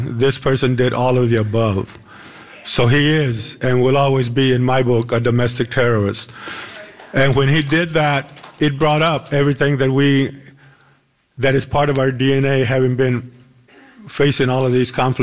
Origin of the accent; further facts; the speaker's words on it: Austin, Texas, United States; I was born and raised here in Austin. I was one of the original founders of the Brown Berets here in Austin.